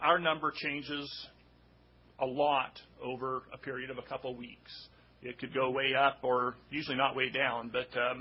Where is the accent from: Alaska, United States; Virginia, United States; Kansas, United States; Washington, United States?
Alaska, United States; Soldotna; born there; I was born in Soldotna and graduated from Manilchik School.